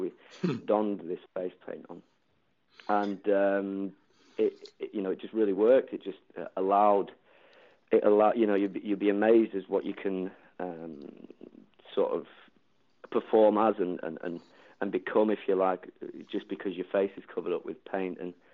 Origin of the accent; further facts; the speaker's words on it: Doncaster, Yorkshire and the Humber, United Kingdom; Doncaster was, I mean, we've not been in Doncaster now for 4 years, but regardless, Doncaster was, you know, a huge part in our lives.